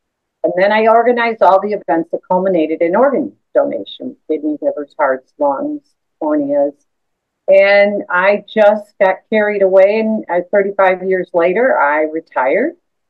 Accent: Chicago, Illinois, United States; Started in Chicago. That's my hometown. Lived there 31 years.

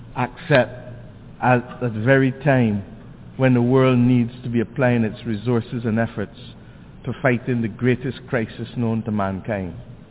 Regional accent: Barbados; We birthed in my home country the first ever global agenda for small island developing states, which became known as the Barbados Program of Action.

